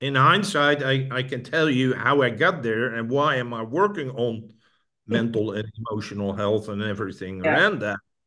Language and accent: English; Netherlands; I grew up in the Netherlands, and then I finished the university.